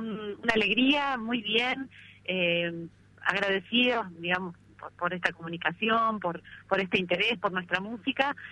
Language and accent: Spanish; La Plata, Buenos Aires Province, Argentina; Yo soy la platense, sí.